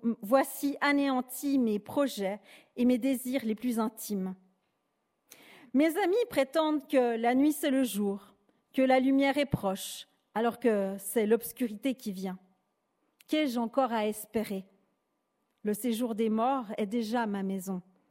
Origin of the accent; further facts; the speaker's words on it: Sri Lanka; dans mon pays d'origine, le Sri Lanka, les couleurs sont symboliques.